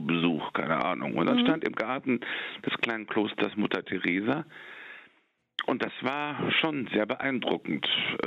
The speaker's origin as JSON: {"language": "German", "region": "Berlin", "country": "Germany", "tie": "born there", "said": "Und dann kannte ich aus Berlin, wo ich geboren bin"}